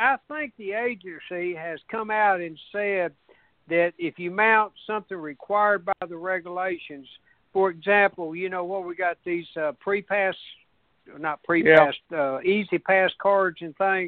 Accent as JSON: {"language": "English", "region": "Tennessee", "country": "United States", "said": "Well, you know, us in Tennessee and some of them folks from Kansas, you know, we know what sheet metal screws are."}